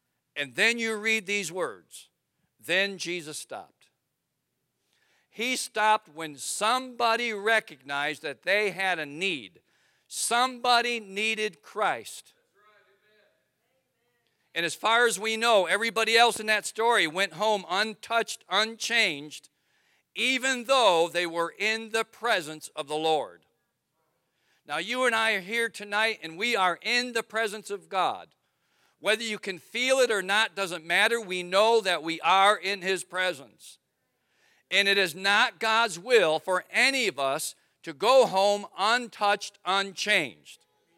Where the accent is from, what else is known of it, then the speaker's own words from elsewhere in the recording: Wisconsin, United States; You know, I told you I'm from Wisconsin. Wisconsin's America's Dairyland. We have more cows in Wisconsin than we do people.